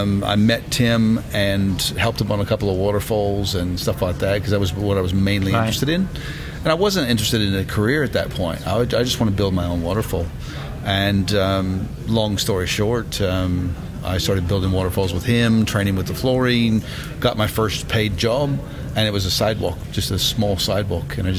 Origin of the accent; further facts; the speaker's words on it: United States; moved away as an adult; now in Australia; I grew up in the United States, and then I married this Aussie, this beautiful Aussie woman who lived with me here and married about 12 years here in the U.S., and then I moved to Australia about 16 years ago.